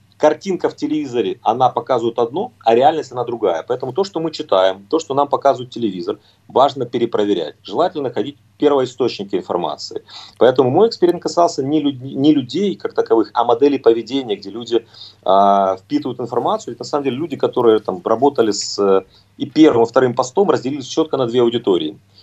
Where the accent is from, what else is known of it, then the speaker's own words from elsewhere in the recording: Donetsk, Donetsk Oblast, Ukraine; Я сам родом из Донецка, и у меня семья из Донецка